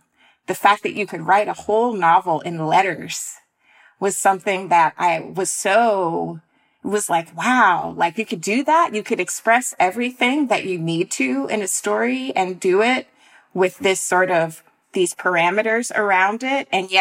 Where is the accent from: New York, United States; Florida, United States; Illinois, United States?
Florida, United States; And I'm from North Florida, and so the book resonated for me in that way.